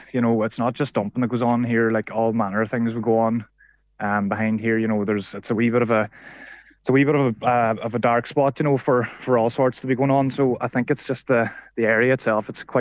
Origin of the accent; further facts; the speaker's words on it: Glenties, County Donegal, Ireland; I would have moved up to the town from Glenties. I'm from Glenties originally now, so I would have moved up about 2 years ago.